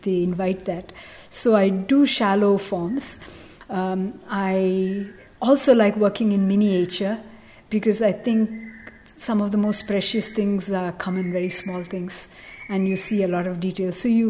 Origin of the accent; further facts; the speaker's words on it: Tamil Nadu, India; I sort of feel I'm from Tamil Nadu